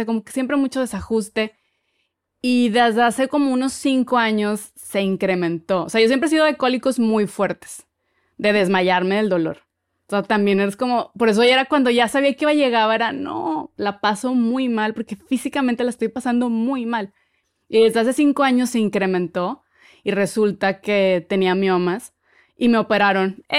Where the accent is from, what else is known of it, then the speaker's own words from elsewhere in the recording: Monterrey, Nuevo León, Mexico; yo soy de Monterrey, es una ciudad al norte del país